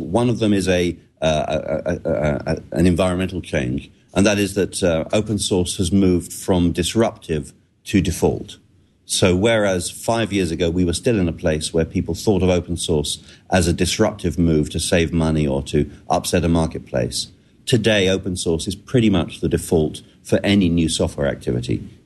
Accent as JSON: {"language": "English", "region": "England", "country": "United Kingdom", "said": "You can hear that I'm English and I live in England."}